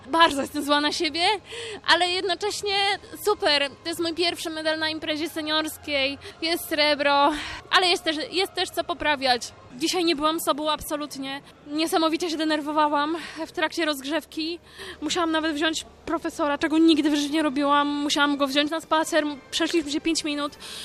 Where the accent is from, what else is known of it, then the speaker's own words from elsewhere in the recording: Podlaskie Voivodeship, Poland; dzięki kibicom właśnie ze swojej pięknej Suwalszczyzny, Sejneńszczyzny, z całego województwa podlaskiego i z całej Polski.